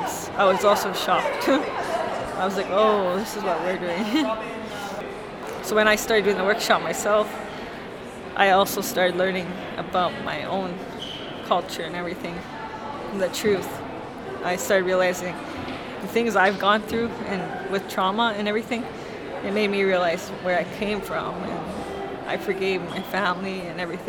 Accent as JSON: {"language": "English", "town": "Merritt", "region": "British Columbia", "country": "Canada", "said": "I'm from Upper Nicola Band in Merritt. From my dad's side, I'm from Saskatchewan Standing Buffalo Reserve."}